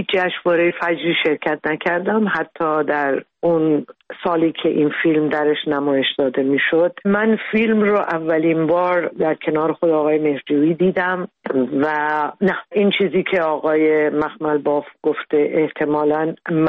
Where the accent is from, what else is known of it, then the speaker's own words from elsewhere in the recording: Iran; moved away as an adult; باید برای مدت از ایران بیرون می آمدیم